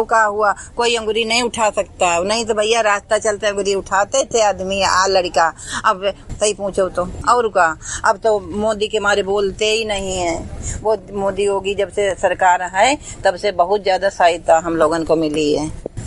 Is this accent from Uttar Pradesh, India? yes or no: yes; Farrukhabad, Uttar Pradesh, India; वैसे तो हम फरुखाबाद के रहने वाले हैं, आए हैं किसी के यहाँ आए हैं।